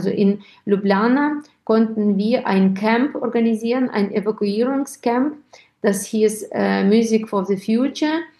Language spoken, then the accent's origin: German; Ukraine; German is a second language; ob ich jetzt also gut bin oder schlecht bin für mein Heimatland.